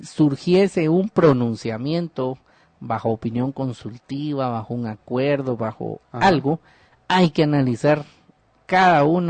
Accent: Guatemala; no podemos jactarnos como guatemaltecos

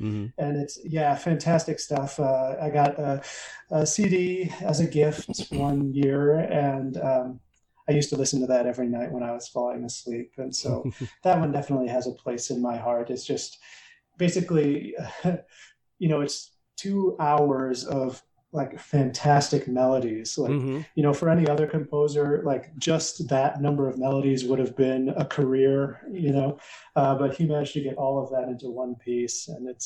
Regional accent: Wisconsin, United States; now in Montana, United States; I'm originally from Wisconsin and grew up in a small town in the middle of nowhere in rural Wisconsin. And so a Midwestern, Northern boy at heart, but after a few stops in various places in the country, I made my way to Montana.

